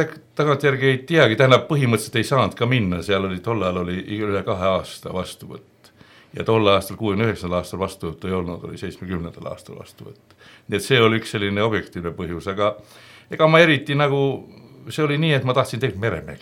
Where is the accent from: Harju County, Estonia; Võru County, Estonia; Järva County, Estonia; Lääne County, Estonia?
Järva County, Estonia; Paide; also born or lived in Põltsamaa; Aga kasvasin põhiliselt Paides, vahepeal küll mõnda aega Põltsamaal, aga üldiselt Paides ja lõpetsin, Paides käsin lasteaias ja siis käsin koolis ja lõpetsin 69 Paide keskkooli.